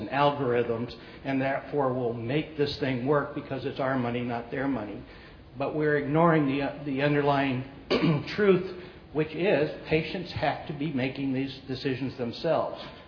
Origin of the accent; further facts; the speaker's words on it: San Diego, California, United States; I'm from San Diego.